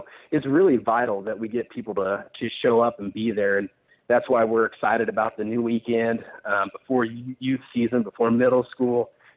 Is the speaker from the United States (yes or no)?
yes; Beloit, Kansas, United States; also born or lived in Smith Center; Well, it's great to be back in my hometown coaching here and teaching here in Beloit after being gone for 15 years. But getting introduced to the sport, we originally lived in Smith Center.